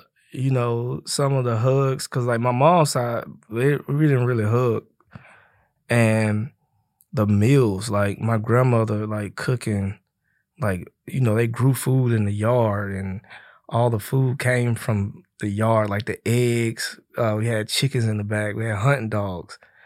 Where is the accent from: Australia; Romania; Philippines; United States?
United States; Atlanta, Georgia; So, yeah, I was raised in Atlanta, Georgia. So I went from a small town to an even, you know, compared to L.A., a small city, but it was a big, big city